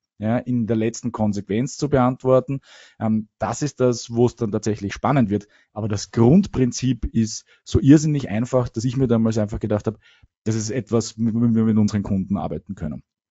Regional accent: Vienna, Austria; bin seit geboren, wie man vielleicht hört, und aufgewachsen in Wien, lebe in Wien und Salzburg

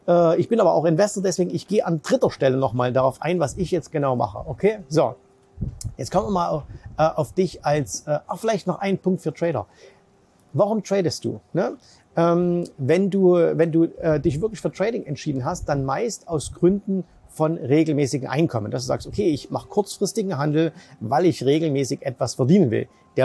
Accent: Dubai, United Arab Emirates; now in Germany; auch in meiner Heimat Dubai ist viel Unsicherheit

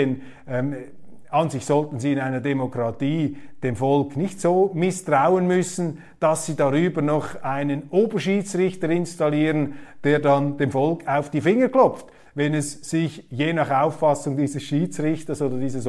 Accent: Switzerland; Aber als Schweizer sträubt sich etwas in mir.

